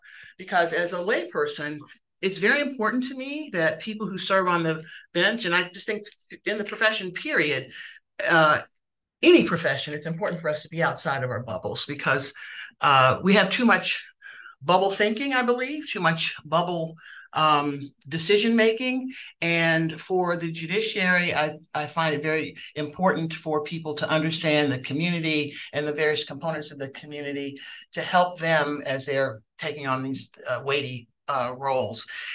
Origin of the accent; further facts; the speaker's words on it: Midwest, United States; My family and I have lived in the city for nearly 40 years. I'm originally from the Midwest, and this is home.